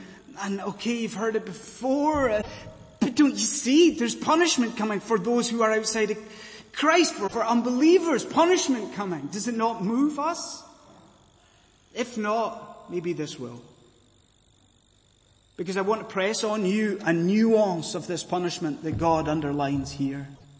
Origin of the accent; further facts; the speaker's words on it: Scotland, United Kingdom; I'm from Scotland.